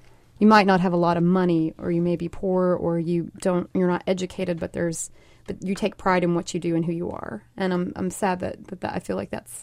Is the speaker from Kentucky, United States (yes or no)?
yes; Kentucky, United States; I was born and raised in Greenup County, Kentucky, which is the next county from Boyd, which is where Ashland is.